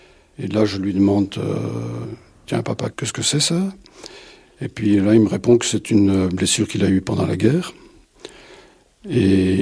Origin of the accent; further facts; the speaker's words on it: Brussels, Brussels-Capital Region, Belgium; now in Namur, Belgium; actuellement je suis retraité, j'ai 72 ans, je suis bruxellois d'origine et j'habite près de la ville de Namur.